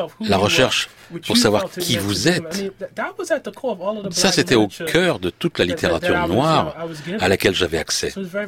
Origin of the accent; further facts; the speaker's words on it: Baltimore, Maryland, United States; Même là où j'ai grandi à Baltimore, avec tous ces faits, véritablement, ça m'a été transmis de façon extrêmement puissante.